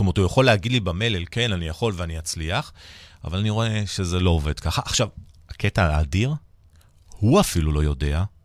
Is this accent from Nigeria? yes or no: yes; Nigeria; now in Israel; אני נולדתי וגדלתי באפריקה